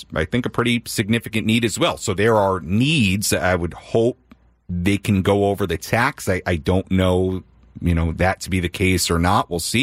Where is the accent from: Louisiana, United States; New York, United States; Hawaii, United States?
New York, United States; New York City; And yes, I grew up in New York, but I mean, New York